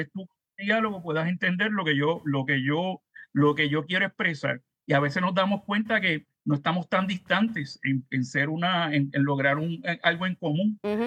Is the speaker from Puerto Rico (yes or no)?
yes; Puerto Rico